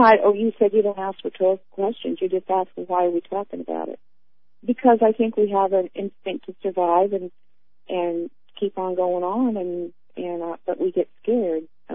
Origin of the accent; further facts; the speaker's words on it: Montana, United States; And I was raised in Montana, and where Jim Hill went through, took up all the land and built the damn railroad track along the Canadian border, too.